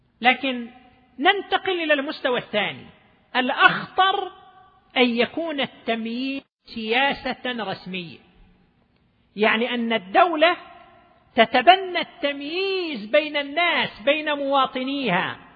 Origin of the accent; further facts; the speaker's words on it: Dammam, Eastern Province, Saudi Arabia; وحصل عندنا في الدمام